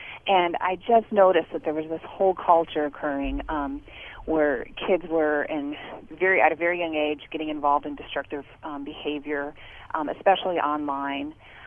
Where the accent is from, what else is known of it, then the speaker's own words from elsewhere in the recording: Rapid Valley, South Dakota, United States; she grew up in North Rapid, I grew up in Rapid Valley.